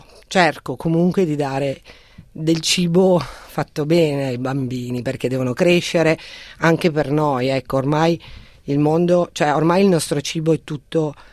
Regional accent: Vesime, Piedmont, Italy; Io sono cresciuta nelle Langhe, a 27 chilometri da Alba, in un paese che si chiama Vesime, e dunque in dialetto piemontese siamo dei langhetti.

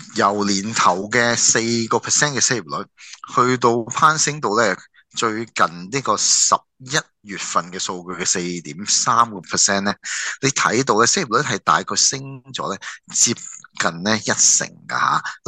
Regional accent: Hong Kong; now in Australia; 我哋如果系香港人啦吓，我哋更加咧要系即系紧握住我哋可能系两文三语嘅优势啦

